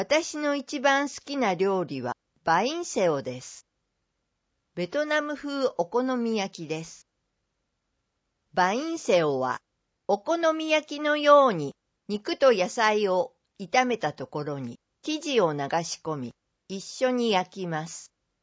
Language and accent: Japanese; Canada; Japanese is a second language; 私はカナダで生まれ育ちましたが、両親はベトナム出身なので